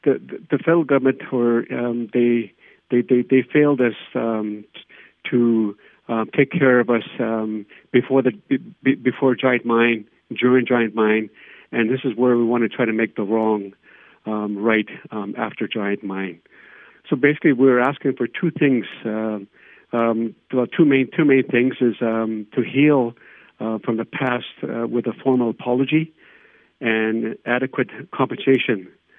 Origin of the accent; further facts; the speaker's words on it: Dilo, Northwest Territories, Canada; I was born and raised in Dilo, and I remember those days so well, so vividly. I grew up with in one of those two-bedroom shacks where there's no running water or sewer.